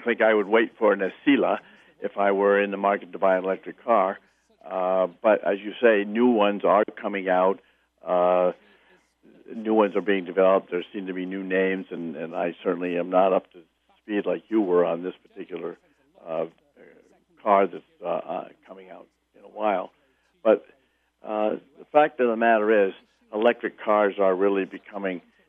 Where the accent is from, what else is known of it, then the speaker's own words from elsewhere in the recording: United States; Europeans don't necessarily drive the same distances on a daily basis that some of us Americans do?